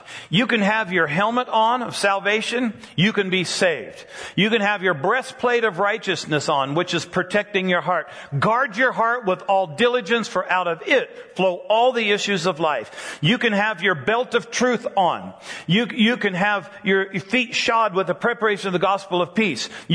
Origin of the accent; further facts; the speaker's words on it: Colorado, United States; I said, I grew up in Colorado.